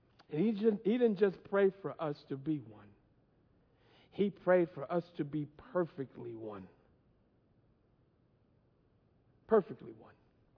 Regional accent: United States; I am American. And I am glad to be it.

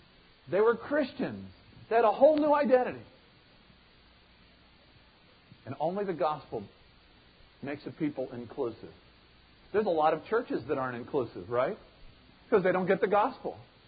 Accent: United States; It's not my primary identity is not that I'm an American. It's not that I'm white. It's not that I'm upper middle class.

